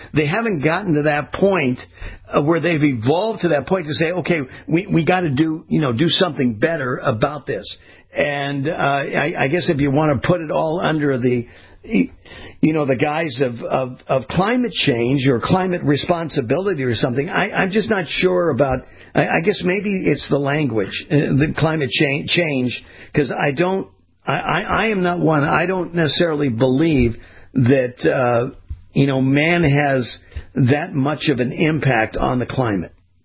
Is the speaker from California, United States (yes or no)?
yes; California, United States; I grew up in California, and when I was a kid, Kumar, there were times that it was on the coast.